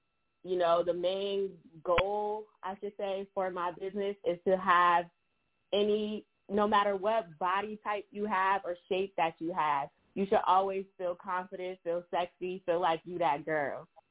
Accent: Plainfield, New Jersey, United States; Hey, I'm from Plainfield, New Jersey.

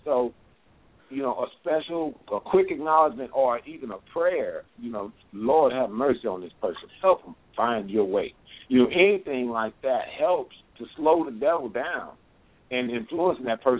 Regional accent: Texas, United States; Hey, I'm from East Texas. I'm a country boy. I'm country as a dozen of fresh brown eggs. I'm proud of it.

